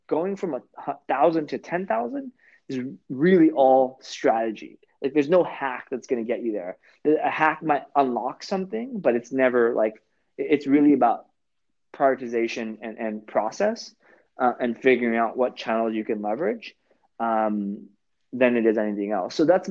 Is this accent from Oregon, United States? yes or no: no; California, United States; I'm from Orange County too.